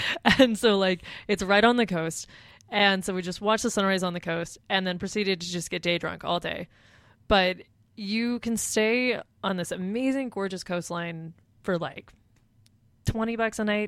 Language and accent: English; United States; Well, I'm also coming there as an American with American money.